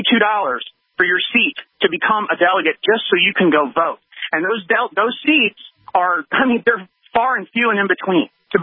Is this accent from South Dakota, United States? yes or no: no; Mount Pleasant, Texas, United States; I'm a delegate here in the state, and I'm actually from Mount Pleasant, Texas, where I'm from